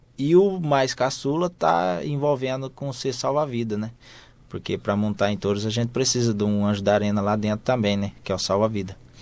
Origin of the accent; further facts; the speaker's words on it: Nova Crixás, Goiás, Brazil; now in São Paulo, Brazil; Eu sou goiano de Nova Crixás, no Brasil, né?